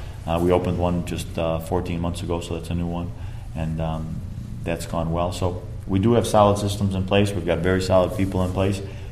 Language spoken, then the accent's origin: English; Syracuse, New York, United States; now in Buffalo, United States; I'm originally from Syracuse, New York, which is remarkably a hotbed of martial arts.